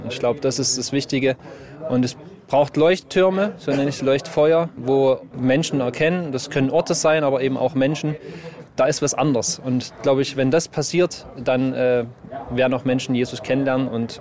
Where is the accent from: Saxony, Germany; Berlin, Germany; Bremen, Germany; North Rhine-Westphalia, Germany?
Saxony, Germany; Ich bin in dem Erzgebirge aufgewachsen. Erzgebirge ist eine Ausnahmeregion in den neuen Bundesländern, wo es recht viele Christen noch gab. Das heißt, ich bin in einem christlichen Elternhaus aufgewachsen.